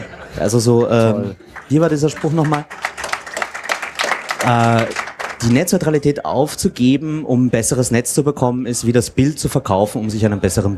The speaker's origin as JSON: {"language": "German", "country": "Austria", "said": "ich bin Österreicher, ich weiß eigentlich, wie das läuft mit großen Koalitionen."}